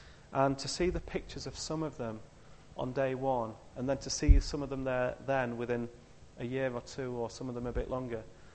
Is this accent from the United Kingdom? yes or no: yes; Yorkshire and the Humber, United Kingdom; You know, I'm a Yorkshireman.